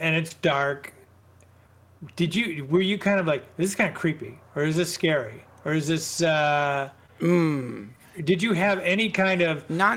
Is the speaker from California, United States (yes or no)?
no; Milwaukee, Wisconsin, United States; so I'm from Milwaukee, and every once in a while, you know, I fly back, and Kate and I, we go visit my folks and stuff